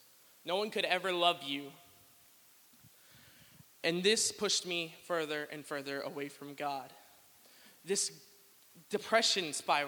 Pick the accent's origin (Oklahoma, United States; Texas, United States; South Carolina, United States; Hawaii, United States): Oklahoma, United States; Edmond; I am from Edmond, Oklahoma. I'm about to turn 17